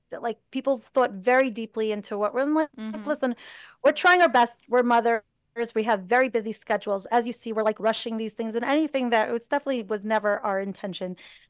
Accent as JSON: {"language": "English", "town": "Brooklyn", "region": "New York", "country": "United States", "said": "it's funny for me because I'm a New Yorker. I'm from Borough Park originally."}